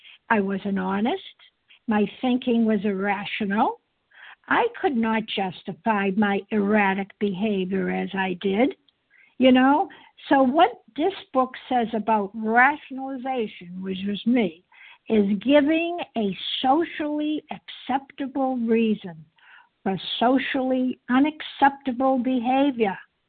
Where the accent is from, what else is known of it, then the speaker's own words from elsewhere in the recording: Massachusetts, United States; From the West Coast, I'm from the East Coast, Massachusetts.